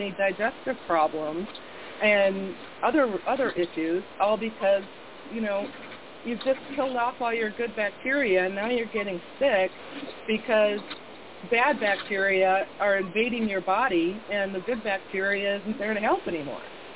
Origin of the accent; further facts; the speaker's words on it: Minnesota, United States; I grew up in Minnesota, and the Mall of America used to have a comedy club called Knuckleheads Comedy Club.